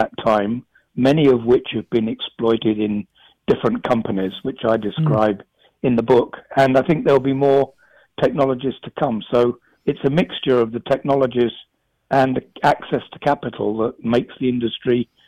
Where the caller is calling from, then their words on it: Nahant, Massachusetts, United States; Well, I'm actually sitting in Nahant, Massachusetts, about 8 miles as the crow flies from Logan Airport.